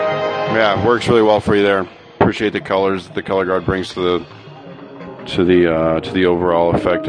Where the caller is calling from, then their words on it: Indianapolis, Indiana, United States; I'm joining you from Indianapolis, Indiana.